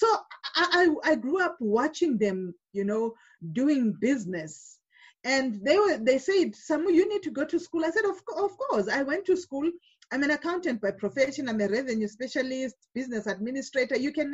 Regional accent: Bulawayo, Zimbabwe; also born or lived in Namibia; now in South Africa; And I come from Zimbabwe in Bulawayo. My husband comes from Harare. And I went to school in Namibia and I'm staying in South Africa. So I call myself an African child

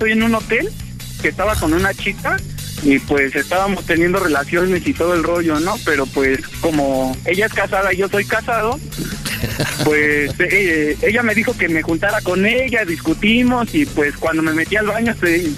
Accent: Morelos, Mexico; De Morelos.

